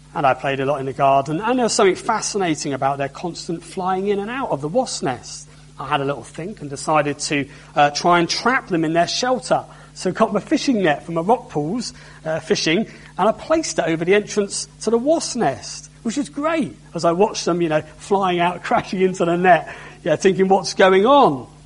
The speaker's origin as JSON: {"language": "English", "region": "London", "country": "United Kingdom", "tie": "born or raised there", "said": "the house I grew up in West London had an old World War II air raid shelter."}